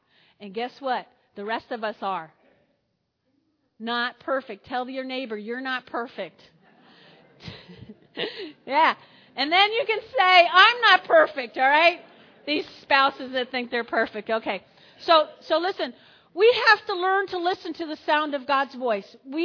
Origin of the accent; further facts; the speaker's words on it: New Jersey, United States; Now, I grew up in North Jersey, lots of Italians.